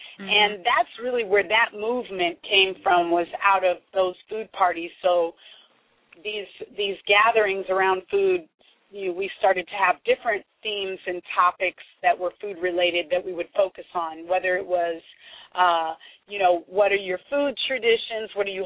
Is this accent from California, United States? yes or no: yes; San Francisco, California, United States; born there; And then I was born in the Bay Area. I was born in San Francisco. And gumbo is really what connects me to my roots in Louisiana.